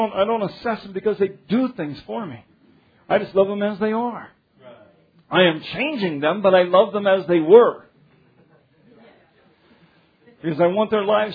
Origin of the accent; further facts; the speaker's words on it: Denver, Colorado, United States; I grew up in Denver. You can't fault me from not knowing what the hams look like on a real pig.